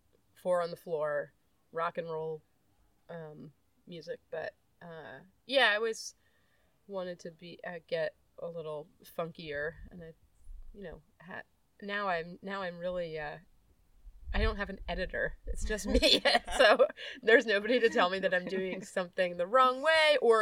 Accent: Pennsylvania, United States; also born or lived in Delaware; I was born in Delaware, but then my family moved to Pennsylvania.

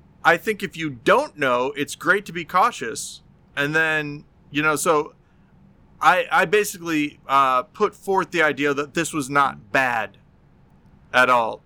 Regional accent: United States; Because I'm from the United States of America.

